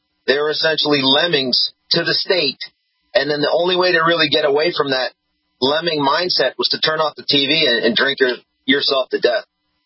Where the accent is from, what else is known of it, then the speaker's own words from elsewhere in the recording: United States; born there; I mean, I was born here in the States, so I didn't see it personally.